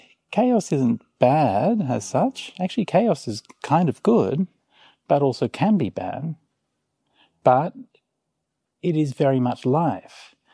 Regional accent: Australia; I'm sorry. I shouldn't traffic in stereotypes. I am Australian, after all.

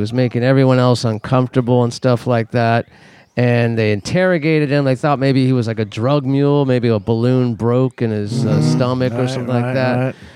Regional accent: Los Angeles, California, United States; I'm from Los Angeles, so okay. We have it all.

